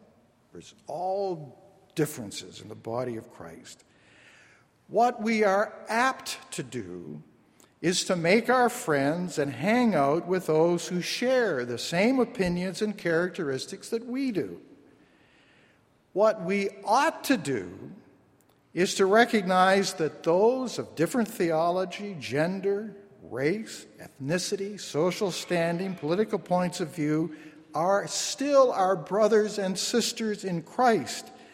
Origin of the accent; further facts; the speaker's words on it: Canada; we as Canadian Baptists were not part of the World Council of Churches